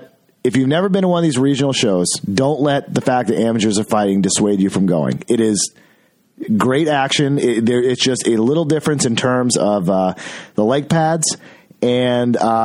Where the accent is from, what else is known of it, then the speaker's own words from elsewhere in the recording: Portland, Maine, United States; the drive up 95 to Portland, Maine, my home area, my hometown almost